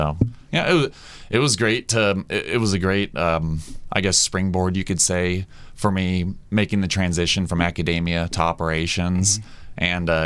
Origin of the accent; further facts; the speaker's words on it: Kansas City, Missouri, United States; I grew up around it in Kansas City, Missouri. Not quite in the Bullseye Tornado Alley, but certainly get our severe weather there.